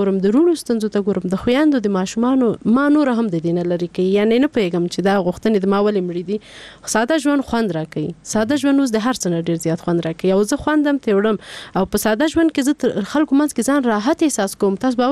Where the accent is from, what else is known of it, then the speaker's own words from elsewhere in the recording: Paktia, Afghanistan; ماته دا ټوله پکتیا خپل کور ښکارېږي او باور وکړئ په نوم یې ویاړم چې زه پکتیاوال یم.